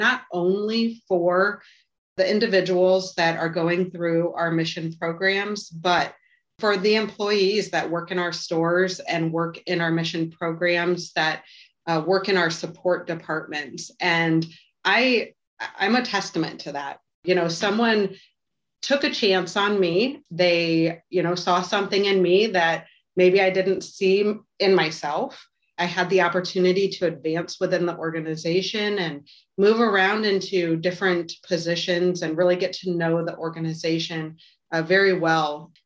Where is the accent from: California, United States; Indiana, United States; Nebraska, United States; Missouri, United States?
Nebraska, United States; Omaha; I was born and raised in South Omaha, so I've been here my entire life.